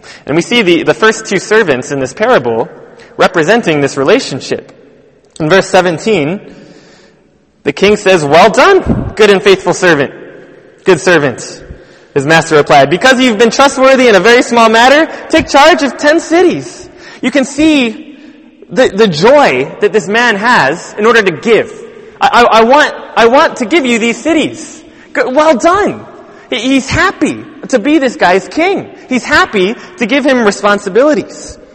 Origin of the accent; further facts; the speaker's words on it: United States; So, a little secret, I'm American. Okay, I don't know if you could tell. Kings don't mean much to me in America. Okay, I didn't grow up with a king.